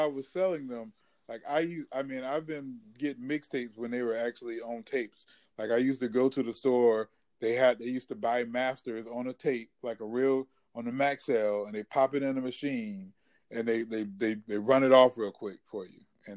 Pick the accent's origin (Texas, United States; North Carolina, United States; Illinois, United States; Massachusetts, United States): North Carolina, United States; So I'm someone from North Carolina that listened to … So outside of New York, but aware of New York music.